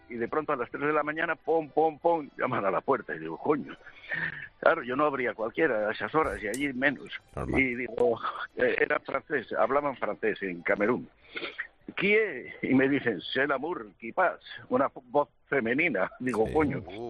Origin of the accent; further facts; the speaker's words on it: Bilbao, Basque Country, Spain; now in Seville, Spain; Yo soy un bilbaíno que vive en Sevilla desde hace tiempo.